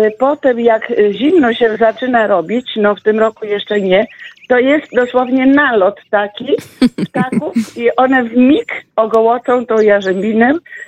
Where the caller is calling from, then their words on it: Michów, Lublin Voivodeship, Poland; Ja śmiem donieść, że u nas w Michowie też jest biało, ale białe są ulice.